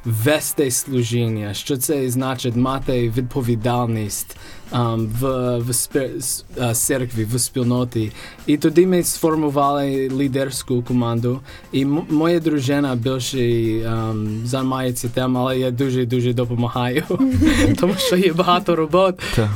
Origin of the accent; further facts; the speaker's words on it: United States; Ukrainian is a second language; Тому що, так, я з Америки.